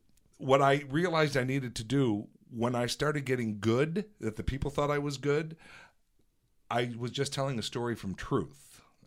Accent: Midwest, United States; I'm from Midwest.

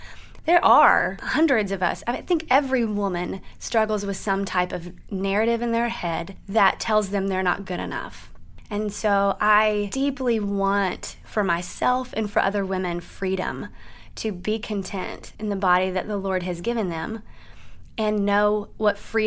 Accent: Chattanooga, Tennessee, United States; also born or lived in Cincinnati; So I'm from Chattanooga. Used to live here in Cincinnati.

